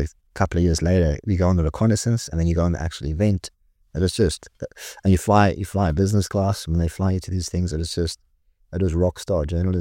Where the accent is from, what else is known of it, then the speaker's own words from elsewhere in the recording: South Africa; And as a South African, I have two passports. So South Africans don't need visas for Russia. I just use my South African passport.